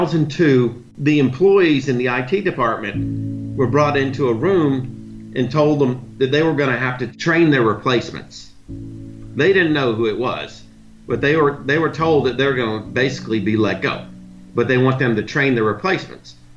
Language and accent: English; Mississippi, United States; born there; also born or lived in Tennessee / North Carolina; now in Florida, United States; I was born in Mississippi, lived in Tennessee till fourth grade. Then we went to North Carolina till seventh. And then I've been here since eighth grade.